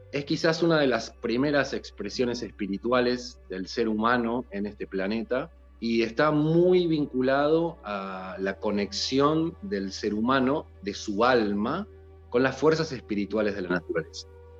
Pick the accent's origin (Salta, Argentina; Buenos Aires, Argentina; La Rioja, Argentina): Buenos Aires, Argentina; Soy argentino, soy de Buenos Aires, nací en Buenos Aires, vivo en Buenos Aires en este momento, pero ando por España muchas veces, por Estados Unidos, por Uruguay, por Argentina, o sea, ando por todos lados en este momento, aún con pandemia.